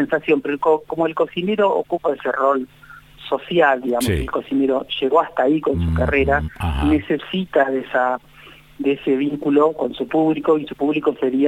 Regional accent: Buenos Aires, Argentina; born or raised there; moved away as an adult; also born or lived in Chile; now in Bariloche, Argentina

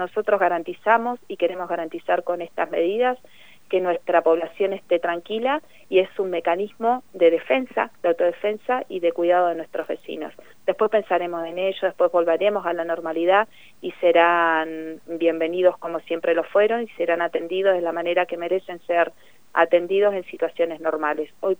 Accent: Neuquén, Argentina; como argentinos y como neuquinos

